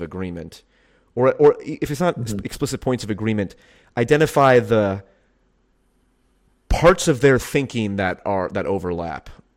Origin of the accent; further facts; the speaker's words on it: the South, United States; the thing that really like drives me is I grew up in the Christian South